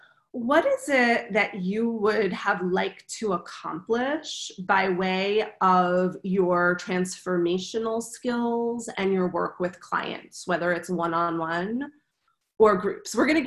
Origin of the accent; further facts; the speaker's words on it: New Jersey, United States; I think between, you know, school, growing up in New Jersey, school always started in September.